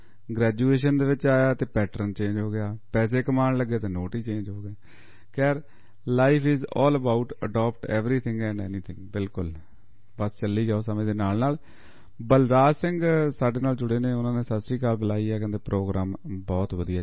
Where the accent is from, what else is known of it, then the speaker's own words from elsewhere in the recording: Punjab, India; ਪੰਜਾਬ ਦੀ example ਲੈ ਲਈਏ ਕਿ ਅਸੀਂ ਉੱਥੋਂ ਦੇ ਜੰਮੇ ਪਲੇ ਆ